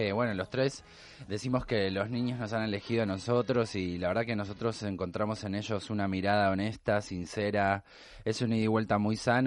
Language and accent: Spanish; Jerez de la Frontera, Andalusia, Spain; Yo soy de Jerez de la Frontera.